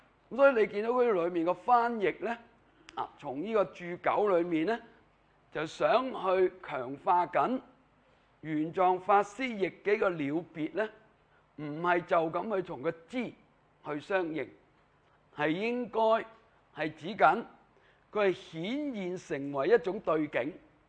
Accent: China; 咁我哋中國人咧，呢兩個字咧都會譯佢做色嘅啊

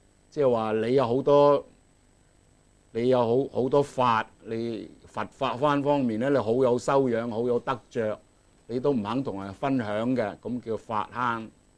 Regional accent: Guangdong, China; accent: Cantonese; 我哋廣東話叫做咩啊？孤寒啊

